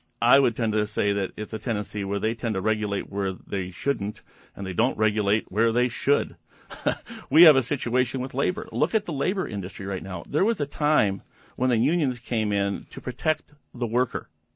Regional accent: United States; I'm an American, and I believe that this country has to work together.

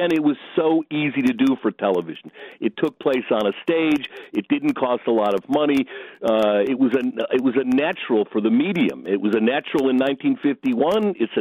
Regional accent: Chicago, Illinois, United States; I haven't, and I grew up in Chicago, so I should know that.

